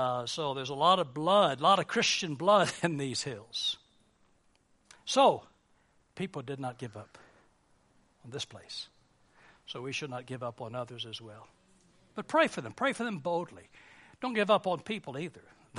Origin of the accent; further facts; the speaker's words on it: United States; I'm an American because Switzerland decided they had no use for evangelicals.